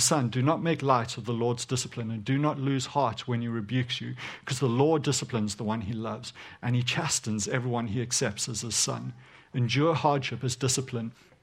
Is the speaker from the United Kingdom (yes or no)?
no; South Africa; I grew up in South Africa, so for me, it brings up an image of a wooden spoon.